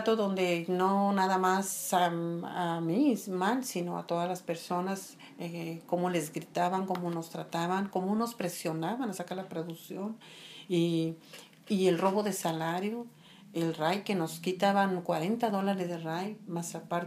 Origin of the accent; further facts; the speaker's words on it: Juventino Rosas, Guanajuato, Mexico; Soy de México, de un municipio juventino, Rosas, Guanajuato, pero de un rancho llamado Tavera, que significa lugar de lumbre.